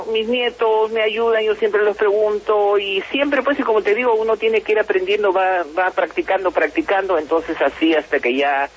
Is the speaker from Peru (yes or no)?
yes; Peru; me quedo asombrada de cómo somos tejedores los peruanos.